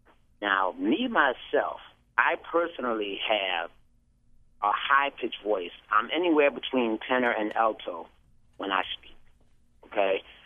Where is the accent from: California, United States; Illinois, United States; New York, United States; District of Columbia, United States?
New York, United States; People think that I'm from Africa or from an island because of the way that I talk. But I'm from upstate New York.